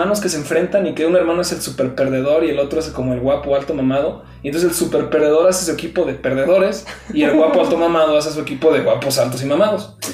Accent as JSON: {"language": "Spanish", "country": "Mexico", "said": "lo que no somos buenos los mexicanos justamente en eso"}